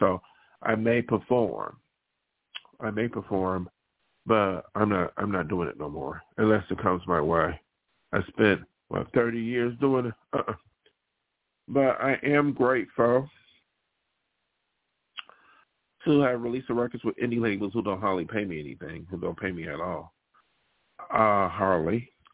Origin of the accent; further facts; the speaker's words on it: Buffalo, New York, United States; and then somebody said they came from Buffalo. You know what? My hometown.